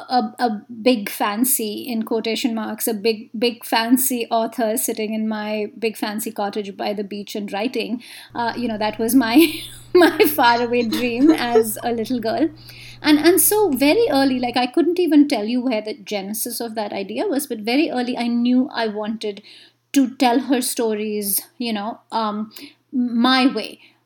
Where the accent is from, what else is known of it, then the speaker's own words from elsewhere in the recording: India; I grew up in India